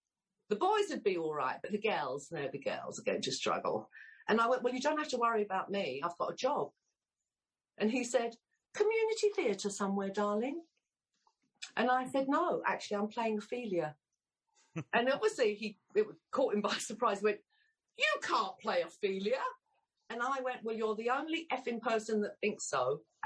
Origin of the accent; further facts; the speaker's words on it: London, United Kingdom; accent: Cockney; I'm a Cockney. I'm actually a real Cockney. I was born in the East End within the sound of the Bow Bells.